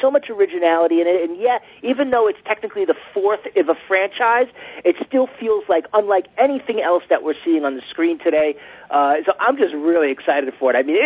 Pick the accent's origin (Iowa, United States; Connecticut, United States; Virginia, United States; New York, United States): New York, United States; New York City; It's a great New York movie. I'm a New Yorker, so I favor those kinds of films.